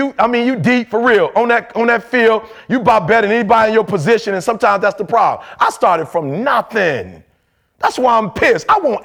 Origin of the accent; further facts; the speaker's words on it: Detroit, Michigan, United States; I'm from Detroit. We hustlers.